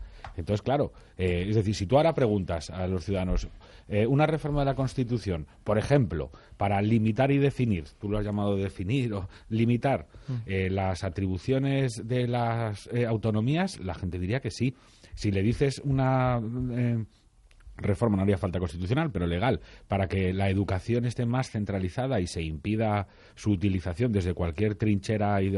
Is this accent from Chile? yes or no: no; Alcalá de Henares, Community of Madrid, Spain; la de mujeres de Alcalá, que es mi pueblo